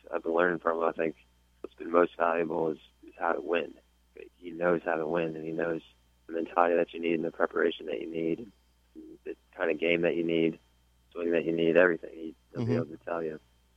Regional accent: Minnesota, United States; I growing up in Minnesota, everybody's pretty laid back there, but grew up in a Christian home and taught me my values and learned some discipline growing up

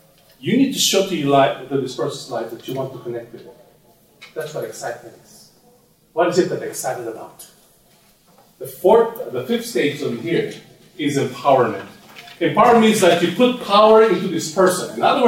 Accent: Philippines; I'm from the Philippines too

